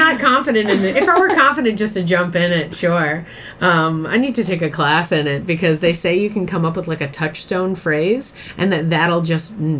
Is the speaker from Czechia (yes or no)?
no; Boston, Massachusetts, United States; I grew up in Boston. You'd think that I'd have a good Boston accent.